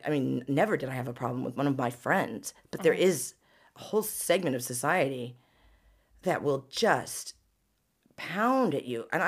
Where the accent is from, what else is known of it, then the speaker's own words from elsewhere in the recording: Seattle, Washington, United States; I'm from Seattle.